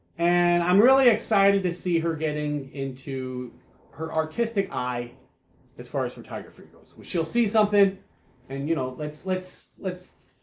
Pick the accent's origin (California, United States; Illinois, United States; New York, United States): Illinois, United States; Chicago; I am from Chicago.